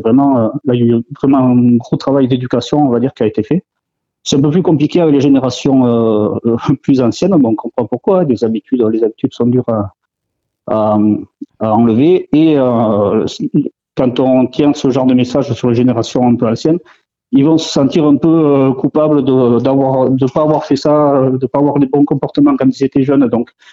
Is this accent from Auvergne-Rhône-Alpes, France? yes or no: no; Parentis-en-Born, Nouvelle-Aquitaine, France; fin août, avec les fêtes de Parentis, puisqu'on est de Parentis